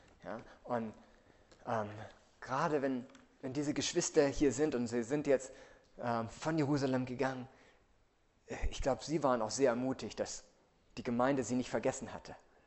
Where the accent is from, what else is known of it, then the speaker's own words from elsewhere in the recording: Hamburg, Germany; ich komme selber aus Hamburg, auch eine Großstadt.